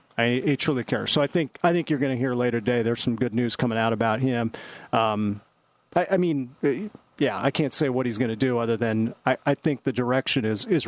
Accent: Kearney, Nebraska, United States; I mean, I grew up in Kearney, Nebraska. I never grew up with it.

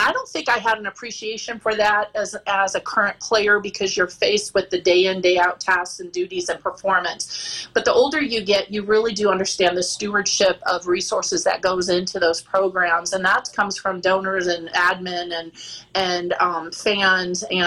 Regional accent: Missouri, United States; because I was from Missouri and I hadn't followed Nebraska until I was recruited.

